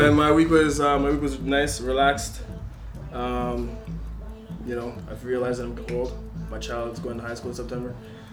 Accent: Jamaica; I'm Jamaican. It's been called that since I was a youth.

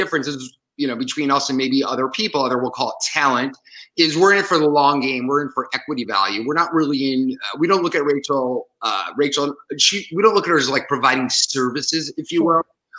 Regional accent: New York, United States; So I'm from New York. So I had a media, you know, I had a media company.

